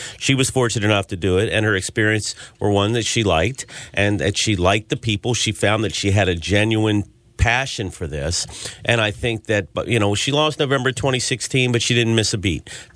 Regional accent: Maryland, United States; I grew up in Maryland. I've grown up in this political environment. And coming from Prince George's County, it was toxic before anybody knew what toxic was.

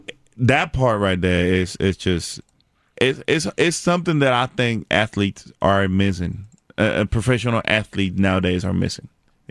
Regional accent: Puerto Rico; Born and raised in Puerto Rico, you know, growing up in baseball country

